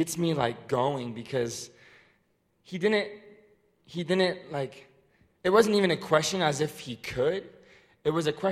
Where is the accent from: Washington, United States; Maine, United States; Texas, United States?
Washington, United States; Seattle; born there; So I'm a huge Seahawks fan. I was born in Seattle.